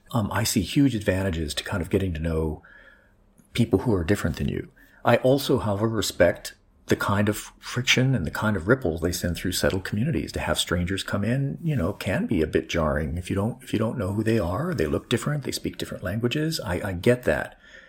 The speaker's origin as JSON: {"language": "English", "country": "United States", "said": "my political identity as American"}